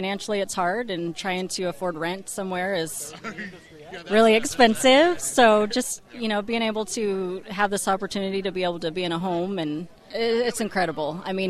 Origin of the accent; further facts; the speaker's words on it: Madras, Oregon, United States; I'm a single mom. We're originally from Madras and left for Idaho for about 7 months, stayed with family over there, and wanted to come back to Central Oregon